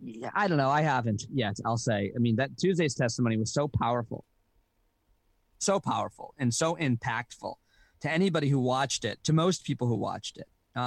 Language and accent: English; United States; I always get so insulated, and it's easy to as an American, the world, you know, revolves around it.